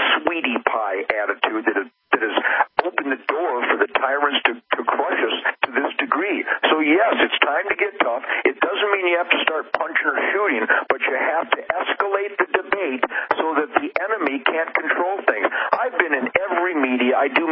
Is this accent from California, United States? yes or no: no; Detroit, Michigan, United States; now in Texas, United States; I came to Texas 10 years ago because the wonderful, glorious work epicenter of Detroit that I grew up